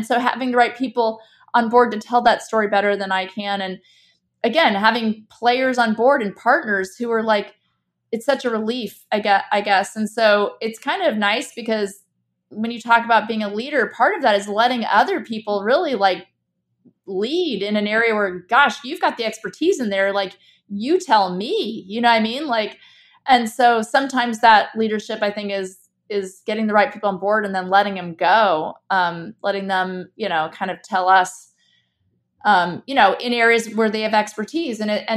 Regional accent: California, United States; born there; I was born in California and we're in the North County, San Diego area.

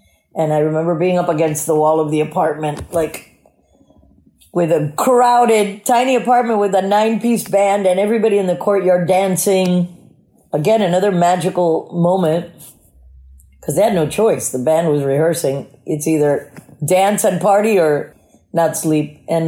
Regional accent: South Carolina, United States; born or raised there

